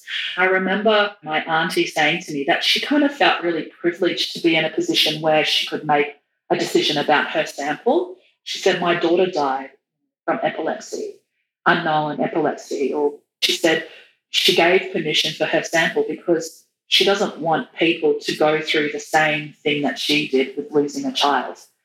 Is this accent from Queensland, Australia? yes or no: yes; Yarrabah, Queensland, Australia; So I'm from Yarrabah in Far North Queensland.